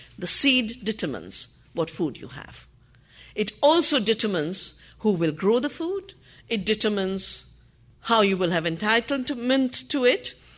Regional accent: Uttarakhand, India; English is a second language; I come from the Himalayan mountains where Chipko started

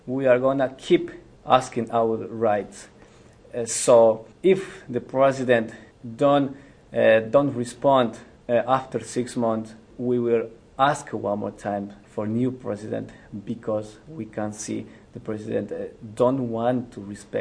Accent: Ecuador; we are indigenous people from Ecuador, and the major people from South America, especially from west side, I mean Colombia, Ecuador, Peru, and Bolivia, has roots

